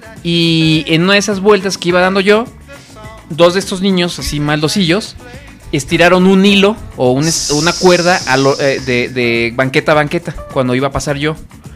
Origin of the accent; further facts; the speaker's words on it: Morelia, Michoacán, Mexico; now in Guanajuato, Mexico; yo vivía en Morelia. Yo crecí en Morelia.